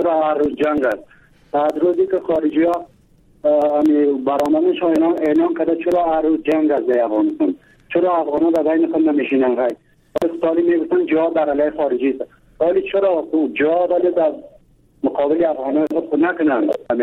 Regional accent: Badakhshan, Afghanistan; ما از بدخشان هستیم

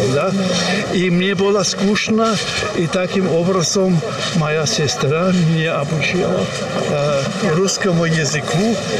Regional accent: Silesian Voivodeship, Poland; born there; Russian is a second language; У меня тоже немецкая судьба. Я родилась в Силезии. Это сейчас Польша.

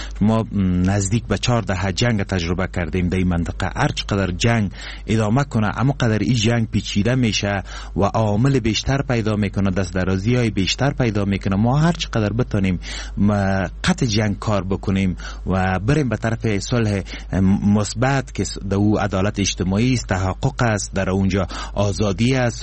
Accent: Kabul, Afghanistan; born there; من شخصا خودم از کابل انتخاب شدم، سکونت اصلی ما از لحاظ تذکره ای ببین من از بغلان هستم، لیکن متولد کابل هستم،

